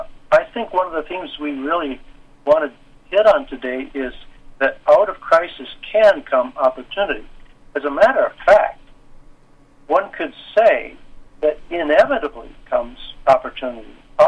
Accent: Madison, Wisconsin, United States; born there; I was born in 1947 in Wisconsin, in the Madison area.

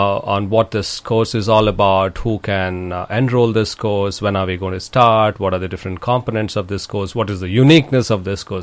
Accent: India; also born or lived in Bhutan; now in Fairfield, United States; I'm from India.

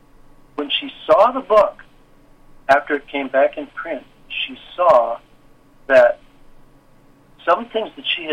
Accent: Madison, Wisconsin, United States; born there; I was born in 1947 in Wisconsin, in the Madison area.

